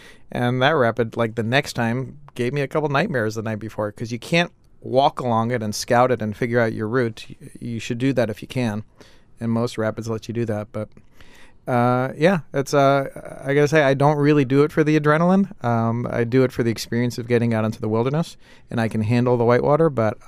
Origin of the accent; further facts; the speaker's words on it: New York, United States; I grew up in New York, and New York, you always have to do something. You can't just be in the mountains.